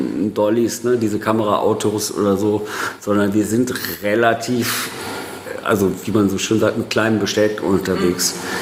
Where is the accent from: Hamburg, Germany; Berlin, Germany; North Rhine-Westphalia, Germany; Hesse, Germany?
North Rhine-Westphalia, Germany; Stommeln; Ich bin groß geworden in Stommeln bei Köln